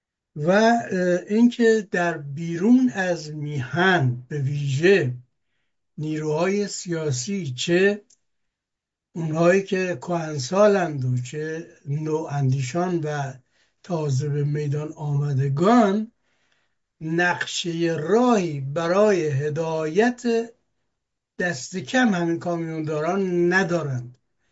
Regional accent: Iran; من به عنوان یک ایرانی در بیرون از کشور همیشه تأسف میخورم

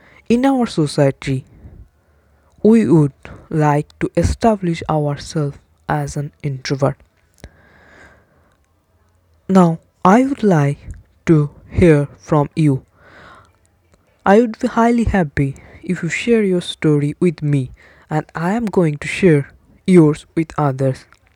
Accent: India; Still, as an Indian guy, I can assure you, in many parts of rural India, the concept of personality trait is not much prevalent.

